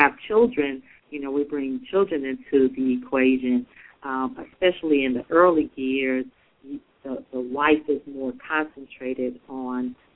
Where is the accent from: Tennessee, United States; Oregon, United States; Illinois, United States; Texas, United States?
Illinois, United States; Chicago; I'm originally from Chicago, and he allows me to go home and visit family